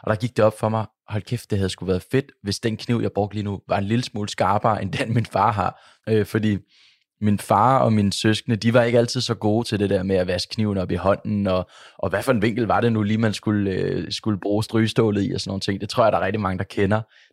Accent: Lyngby, Capital Region of Denmark, Denmark; der havde vi en stor have hjemme i mit barndomshjem i Lyngby

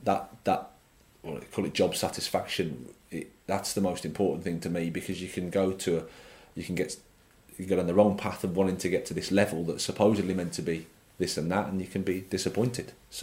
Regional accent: England, United Kingdom; I'm an Englishman

